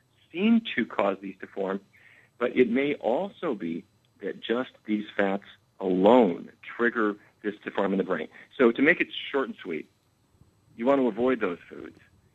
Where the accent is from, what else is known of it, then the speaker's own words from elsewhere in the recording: Fargo, North Dakota, United States; Well, first of all, full disclosure, I grew up in Fargo, North Dakota, in the middle of cattle country.